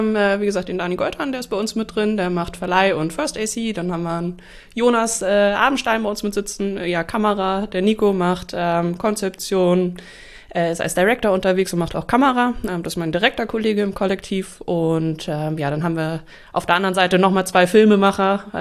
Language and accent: German; Flensburg, Schleswig-Holstein, Germany; komme ursprünglich auch aus Norddeutschland, also eher Flensburger Ecke.